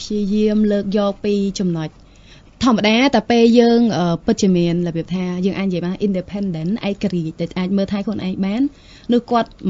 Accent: Kampong Thom, Cambodia; ហើយខ្ញុំជាអ្នកខេត្តកំពង់ធំ

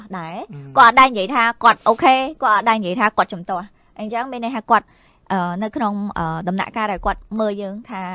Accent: Phnom Penh, Cambodia; ខ្ញុំជាអ្នកភ្នំពេញតែម្ដងសិតសាតហ្មងអ្នកភ្នំពេញចា

